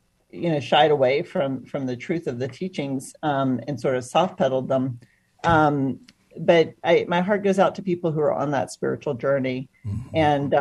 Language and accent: English; Atlanta, Georgia, United States; I grew up in Atlanta, Georgia, coming of age in the 80s, and I was wrestling with, you know, my faith.